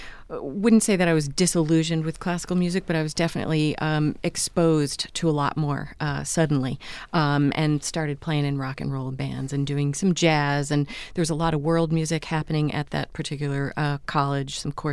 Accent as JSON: {"language": "English", "region": "Kentucky", "country": "United States", "tie": "born or raised there", "said": "I grew up in Kentucky playing classical music. Didn't play any old time, no bluegrass."}